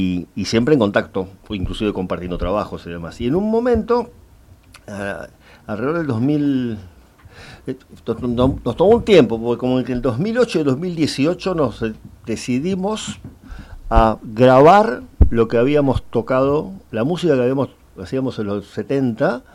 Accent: Buenos Aires, Argentina; Yo soy de Flores, Caballito, digamos.

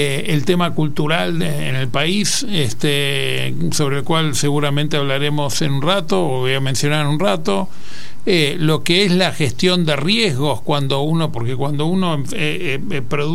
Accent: Buenos Aires, Argentina; born there; Bueno, yo nací en Buenos Aires. Vengo de una familia de clase media, de inmigrantes italianos.

